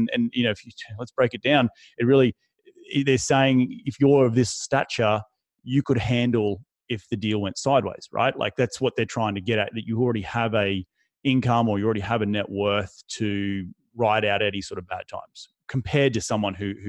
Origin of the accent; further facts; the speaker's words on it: Australia; now in United States; compared to, you know, my home country of Australia.